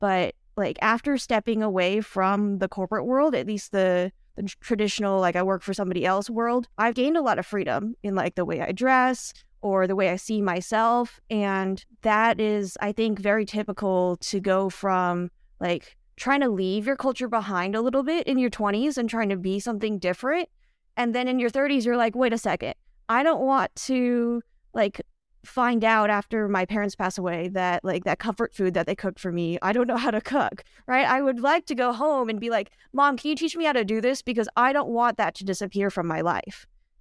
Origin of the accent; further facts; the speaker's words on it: California, United States; moved away; So for me, I grew up in the California Bay Area, where my high school was 80% Asian.